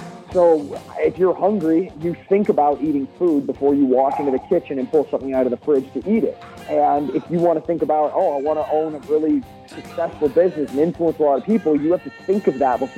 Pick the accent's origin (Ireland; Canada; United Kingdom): Canada; growing up in Canada. Drinking was kind of inherent to our culture.